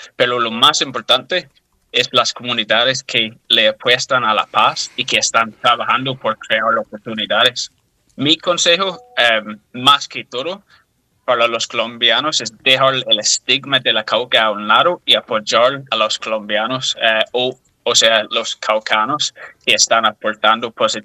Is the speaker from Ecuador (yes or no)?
no; Northern Ireland, United Kingdom; Spanish is a second language; conocí a mi novia en el 2019, cuando ella estaba estudiando una maestría en mi país, Irlanda del Norte.